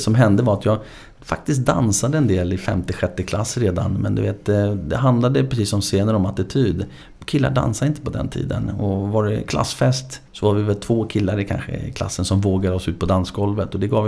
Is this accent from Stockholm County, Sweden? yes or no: yes; Bredäng, Stockholm County, Sweden; also born or lived in Mälarhöjden / Axelsberg; Min uppväxt blev i Bredäng. Något år senare flyttade man till Bredäng. Så att det är väl Bredäng som är mina hood. De skilde sig när jag var 9-10. Så jag har halva uppväxten efter det i Mälarhöjden, Axelsberg, och halva i Bredäng.